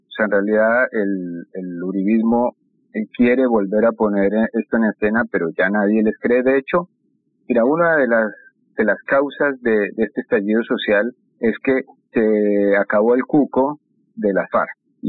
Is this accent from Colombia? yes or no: yes; Colombia; yo creo que es un mensaje como colombiano, como latinoamericano, de rodear este país